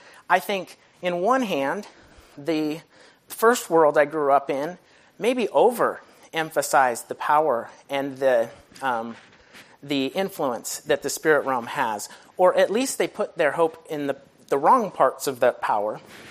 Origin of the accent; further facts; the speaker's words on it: Philippines; I grew up in the Philippines in a tribe that was very in tune with spirits and the spiritual realm.